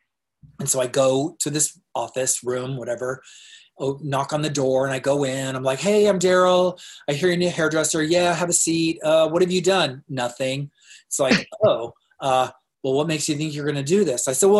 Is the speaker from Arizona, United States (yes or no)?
yes; Tempe, Arizona, United States; So in 1986, I'm from Arizona and in Tempe, and a girl I know called me